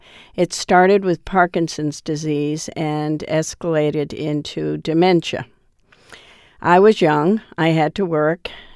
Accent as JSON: {"language": "English", "town": "Providence", "region": "Rhode Island", "country": "United States", "said": "I'm from Providence, Rhode Island."}